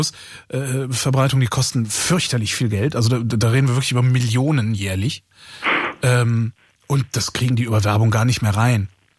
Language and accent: German; Cologne, North Rhine-Westphalia, Germany; also ich komme ja aus Köln, in meinem alten Bezirk in Sülz